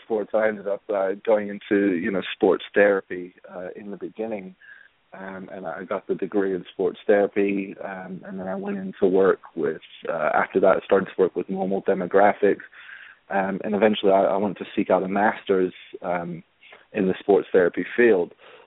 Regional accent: Atlanta, Georgia, United States; moved away as an adult; also born or lived in Decatur / England; I'm actually from Decatur, Georgia. I grew up in Atlanta. And then after graduating high school, I took off to England, where I also have family.

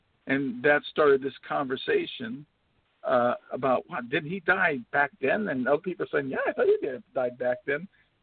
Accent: California, United States; I'm from California where Chick-fil-A started, I think.

